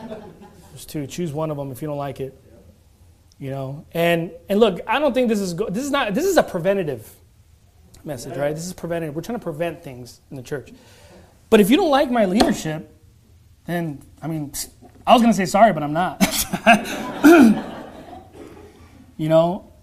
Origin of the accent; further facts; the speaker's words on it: Long Beach, California, United States; I came from Long Beach. You know, I grew up in the hood.